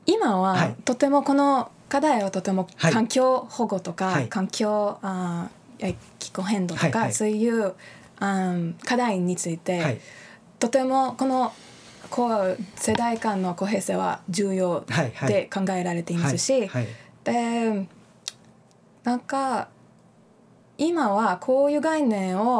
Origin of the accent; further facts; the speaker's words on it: Israel; Japanese is a second language; now in Japan; 出身はイスラエルです。